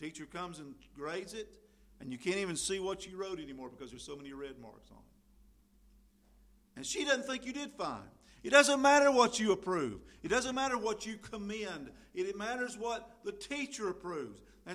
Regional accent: Tryon, United States; born there; I'm from Orangeburg. But I'm not from Orangeburg. I'm from Tryon. If you want to get down to the start of it, that's where I was born.

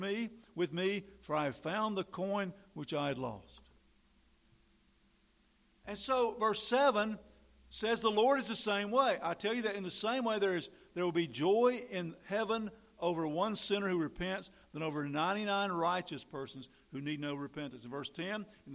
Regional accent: North Carolina, United States; I grew up my church in North Carolina

